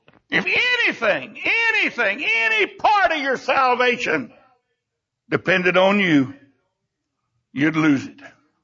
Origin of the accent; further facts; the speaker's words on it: Bible Belt, United States; born there; I thank God I was born in a Christian nation. I thank God I was born in the Bible Belt.